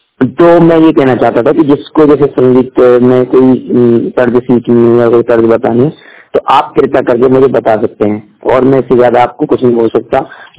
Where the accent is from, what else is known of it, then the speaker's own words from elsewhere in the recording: Aligarh, Uttar Pradesh, India; मैं संगीतकार जिला अलीगढ़ से बिलोंग करता हूँ